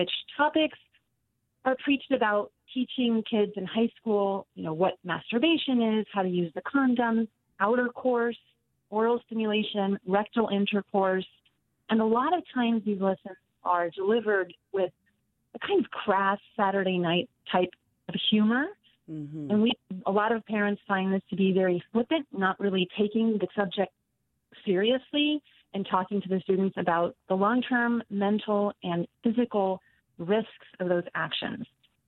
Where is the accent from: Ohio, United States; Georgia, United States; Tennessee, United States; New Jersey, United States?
New Jersey, United States; In New Jersey, which is my home state, we have a pretty far left agenda now.